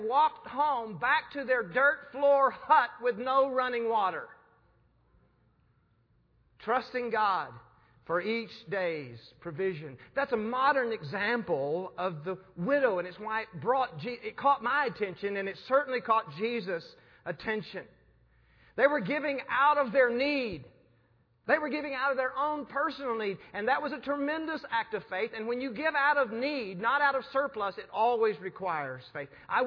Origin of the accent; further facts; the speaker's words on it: United States; I'm looking at my clock, I'm American, what time is it